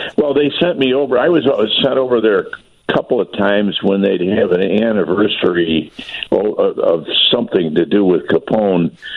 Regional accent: Buffalo, New York, United States; now in Chicago, United States; I was from Buffalo, but I think all of these Great Lakes cities, Cleveland, Detroit, Buffalo, Chicago, we all kind of talk the same. So a lot of people used to say, they thought I was from Chicago, but I kind of adopted Chicago, but I still love Buffalo, too.

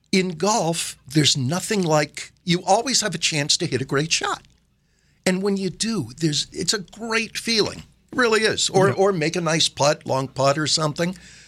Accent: Boston, Massachusetts, United States; Oh, for heaven's sake, I grew up in the Boston area.

